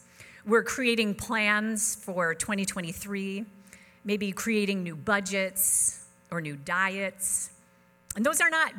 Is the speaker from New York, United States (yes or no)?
yes; New York, United States; being born and raised in Western New York, there is one thing that I really enjoy about the cold weather that we have this time of year.